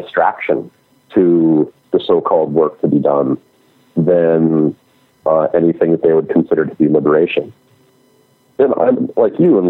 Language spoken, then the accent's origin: English; the South, United States; And, you know, I grew up in the South. And so the sort of country life is one that is deep within my family.